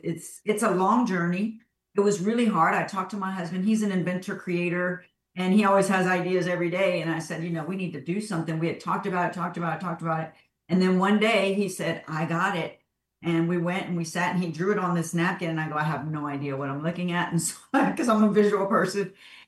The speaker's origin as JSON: {"language": "English", "town": "Houston", "region": "Texas", "country": "United States", "tie": "born or raised there", "said": "I grew up on the north side of Houston, and if anybody knows, that's, you know, not the best side of town to live on."}